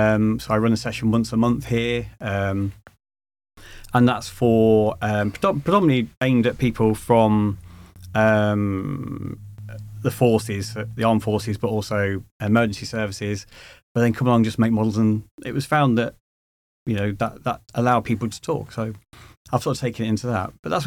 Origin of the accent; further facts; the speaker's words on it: Leicester, East Midlands, United Kingdom; I'm actually from Leicester in the Midlands originally.